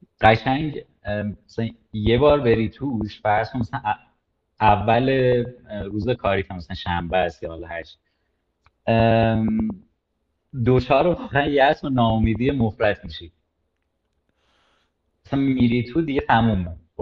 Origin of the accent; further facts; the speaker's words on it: Tehran, Tehran Province, Iran; moved away; حالا من از تهران پاشدم اومدم